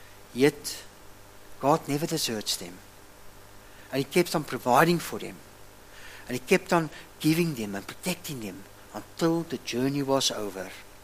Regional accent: Humansdorp, Eastern Cape, South Africa; I grew up in Humansdorp, and when my parents or somebody spoke about wilderness, I was thinking of a lush green place just down the coast from us.

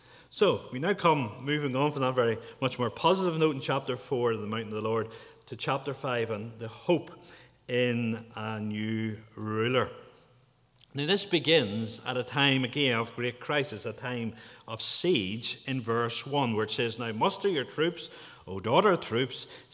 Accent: Gerrards Pass, Northern Ireland, United Kingdom; People, when they ask me where I come from, I often say I come from Gerrards Pass. And in many ways, Gerrards Pass is more of a district than it is anything else. If you're driving from Newry to Portadown, you could go through Gerrards Pass.

